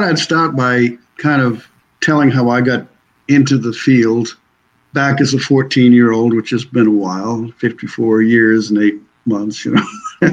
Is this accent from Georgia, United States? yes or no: no; Maine, United States; I'm originally from Maine. I'm a true maniac, see.